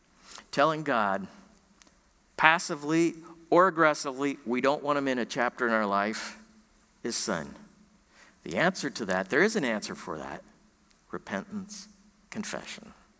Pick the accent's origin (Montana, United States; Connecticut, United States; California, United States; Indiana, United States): Indiana, United States; born there; also born or lived in Minnesota / Wisconsin; I was born in Indiana. I'm a Hoosier by birth, but I did spend some time up north in Minnesota and Wisconsin. And I went to a high school in Wisconsin, 3,000 students.